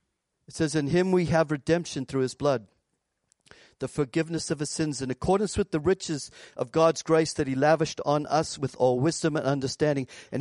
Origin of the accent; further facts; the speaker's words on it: United States; now in New Zealand; as an American in the 1990s, it wasn't a very popular thing to be.